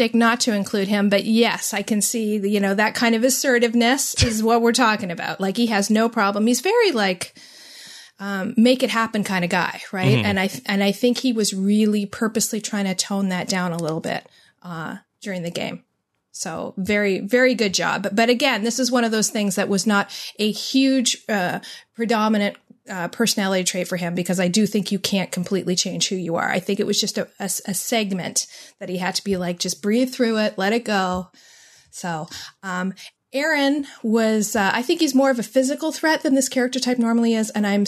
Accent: Canada; Like, speaking, like, I'm a Canadian, so speaking as someone who took 8 years of French, and I still can't speak it to save my life.

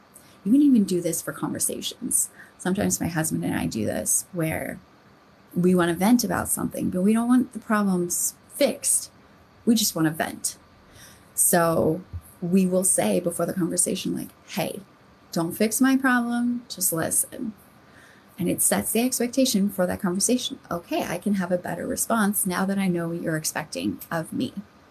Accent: United States; So for me, as an American

